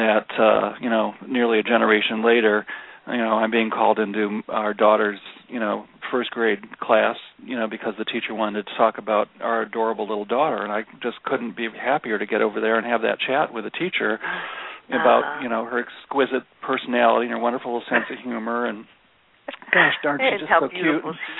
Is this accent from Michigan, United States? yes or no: yes; Kalamazoo, Michigan, United States; I grew up in Kalamazoo, Michigan, in the good old Midwest